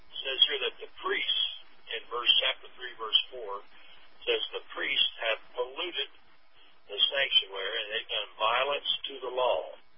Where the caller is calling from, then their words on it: Alabama, United States; We're calling here in Alabama, near Montgomery.